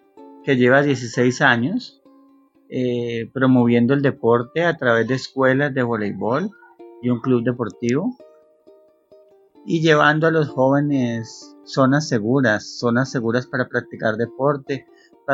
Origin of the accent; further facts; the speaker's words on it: Cali, Valle del Cauca, Colombia; also born or lived in Cartago; tengo 47 años, soy natural de Cartago. Vivo desde los 3 años en Cali.